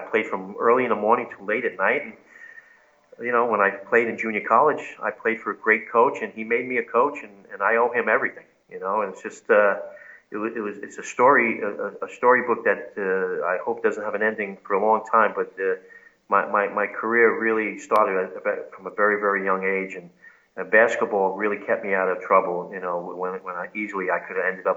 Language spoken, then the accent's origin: English; Bronx, New York, United States; Yeah, I mean, growing up in the Bronx, I never saw any haggis there.